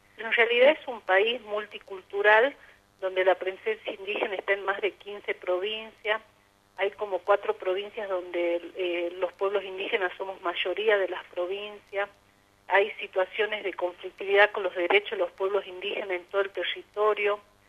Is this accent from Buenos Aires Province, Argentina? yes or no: no; Jujuy, Argentina; Yo soy de la región del norte de Argentina, soy de Jujuy, yo soy colla. En mi provincia hay más de 9 pueblos indígenas.